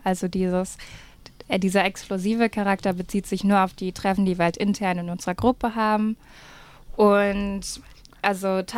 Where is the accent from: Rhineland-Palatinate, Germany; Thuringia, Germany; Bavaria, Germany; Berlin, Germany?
Berlin, Germany; born there; now in Tübingen, Germany; Genau, ich bin in Berlin geboren.